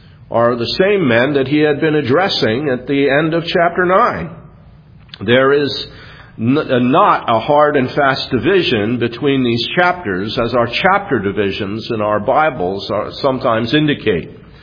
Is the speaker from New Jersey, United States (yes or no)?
yes; New Jersey, United States; Back in March of 2006, back in New Jersey, my home state, I went on a 4-mile walk with a friend.